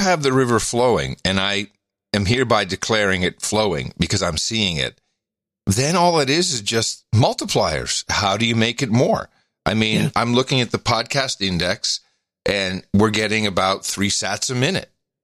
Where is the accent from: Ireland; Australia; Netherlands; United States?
Netherlands; English is a second language; Certainly when growing up in the Netherlands, I was on television, very Calvinistic society.